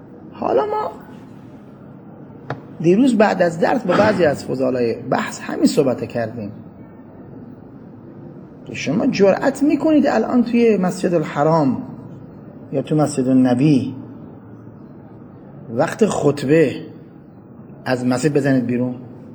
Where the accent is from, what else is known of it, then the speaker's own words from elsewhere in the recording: Iran; بابا من بچه ایرانم